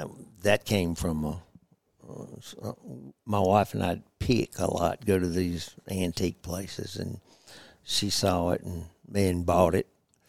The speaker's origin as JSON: {"language": "English", "town": "New Orleans", "region": "Louisiana", "country": "United States", "tie": "born or raised there", "said": "I grew up in New Orleans. I'm not from New Orleans, but that's where I grew up. Went to high school. We didn't have many turkeys down there, you know."}